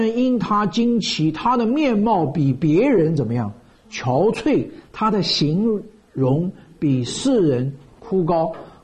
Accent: China; 因为他长得用我们中国话的土话来讲

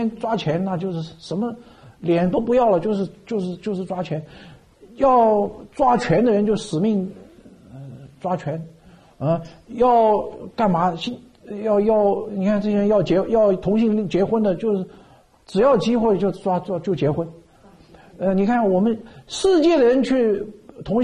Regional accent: Shanghai, China; accent: Shanghainese; 这是我们上海话的一句话，

